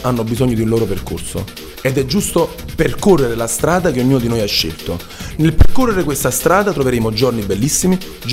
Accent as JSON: {"language": "Italian", "town": "Ravello", "region": "Campania", "country": "Italy", "tie": "born or raised there", "said": "arrivo da un paesino della costiera amalfitana, sono originario di Ravello, la perla della costiera amalfitana."}